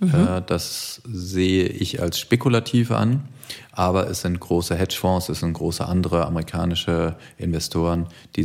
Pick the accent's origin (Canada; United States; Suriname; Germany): United States; Boston, Massachusetts; der kam dann wiederum aus meiner alten Heimat, nämlich aus Boston.